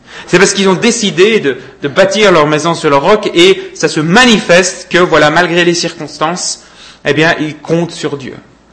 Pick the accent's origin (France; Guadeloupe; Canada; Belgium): Belgium; J'avais parlé de ça une fois quand j'ai grandi en Belgique.